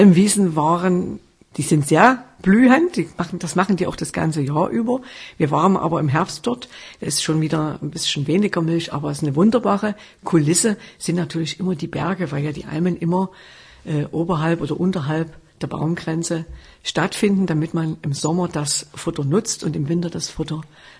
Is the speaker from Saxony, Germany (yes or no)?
yes; Sörnewitz, Saxony, Germany; ursprünglich stamme ich aus Sürnewitz bei Meißen, also eher ein Weinbaugebiet und eher so ein bisschen schon industriell.